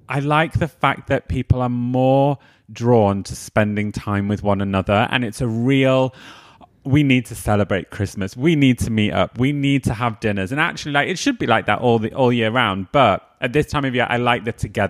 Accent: East Midlands, United Kingdom; also born or lived in Ilkley; We then moved to the Midlands, so Nottinghamshire, where Robin Hood is from. Growing up around there, I'm 33 now

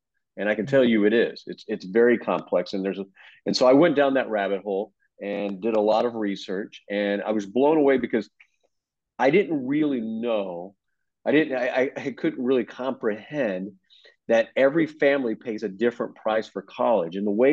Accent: Texas, United States; To give you a little bit of information about myself, I grew up in Texas. I went to Texas Tech University, where I co-majored in journalism and history.

